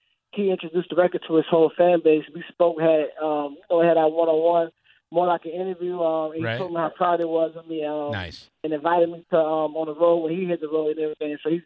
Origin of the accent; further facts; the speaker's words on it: St. Petersburg, Florida, United States; I'm born and raised in St. Petersburg, Florida.